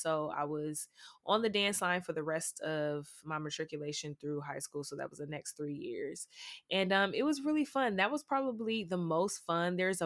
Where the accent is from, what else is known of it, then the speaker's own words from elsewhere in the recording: Atlanta, Georgia, United States; Well, I'm from Atlanta.